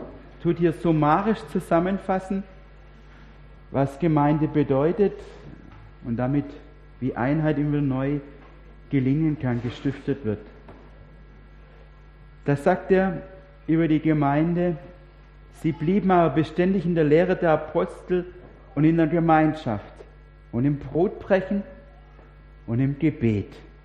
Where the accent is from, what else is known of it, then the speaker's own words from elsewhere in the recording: Unterweissach, Baden-Württemberg, Germany; Aber ich komme ursprünglich aus Unterweissach.